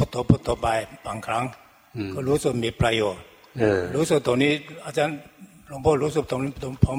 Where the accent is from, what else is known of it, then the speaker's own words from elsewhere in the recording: Taiwan; Thai is a second language; now in Thailand; ผมเป็นคนไต้หวันมาเมืองไทยเป็นปะปะมา10ปีแล้ว